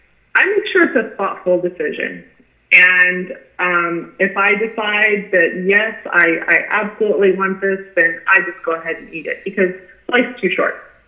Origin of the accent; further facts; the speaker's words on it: Arizona, United States; I was raised in Arizona, so I'm an Arizona girl